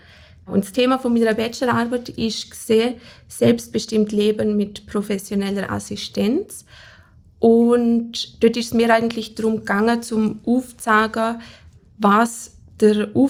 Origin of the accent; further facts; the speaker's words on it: Liechtenstein; ich komme aus dem Fürstentum Liechtenstein